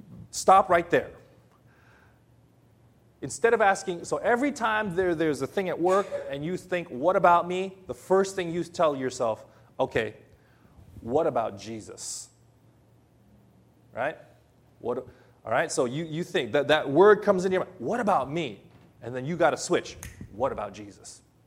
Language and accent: English; Philippines; accent: American; They say, you don't sound Filipino. You sound American. Yeah. I have the outside appearance. Sometimes. As an American, Chinese, Japanese, but I'm 100% Filipino.